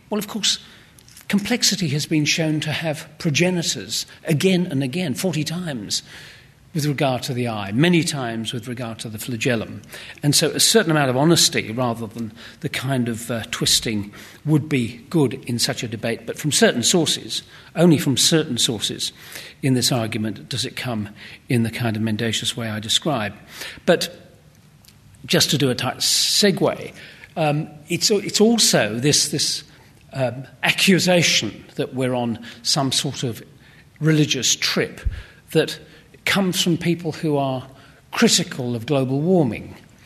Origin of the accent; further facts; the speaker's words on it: Wales, United Kingdom; I'm Welsh. As you know, Wales is the original sort of archetypal, non-GM human.